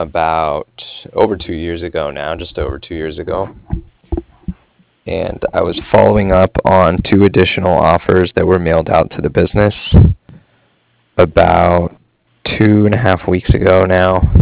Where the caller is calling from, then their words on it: Cardiff, Wales, United Kingdom; I'm calling from Cardiff.